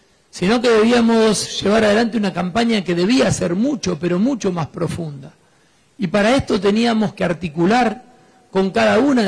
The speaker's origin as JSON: {"language": "Spanish", "region": "Santa Fe", "country": "Argentina", "said": "es mostrar lo que somos los santafesinos."}